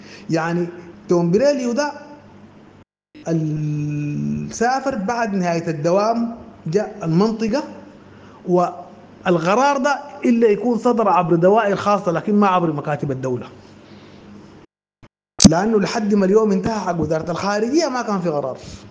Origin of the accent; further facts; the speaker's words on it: Sudan; احنا كشعب سوداني